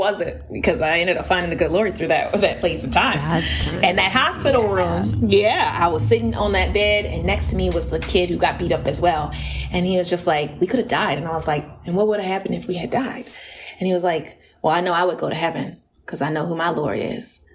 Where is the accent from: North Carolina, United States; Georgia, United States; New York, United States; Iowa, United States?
North Carolina, United States; Well, you know, I was all over the place, but I did get my start in North Carolina.